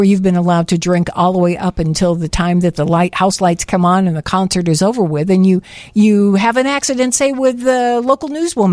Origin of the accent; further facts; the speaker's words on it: Illinois, United States; I never really was a huge Northside fan, even though I was raised on the Northside.